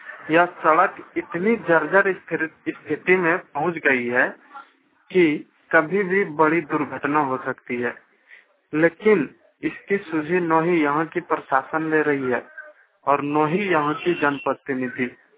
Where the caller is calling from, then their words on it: Rampur, Jharkhand, India; मैं झारखंड मोबाइल वाणी से … गोड्डा जिले के रामपुर गांव से बोल रहा हूँ।